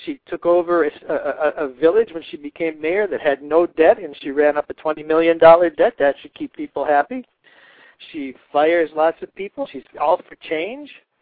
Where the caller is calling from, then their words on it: United States; Where am I calling from? I'm calling from this great United States.